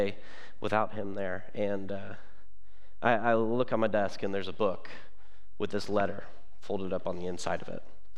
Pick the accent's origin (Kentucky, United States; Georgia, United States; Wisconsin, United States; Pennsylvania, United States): Kentucky, United States; we planted a church in my hometown in Kentucky.